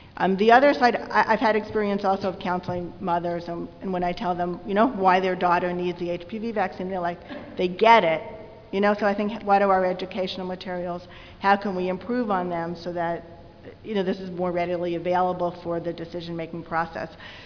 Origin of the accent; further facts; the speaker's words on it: New York City, New York, United States; from New York City.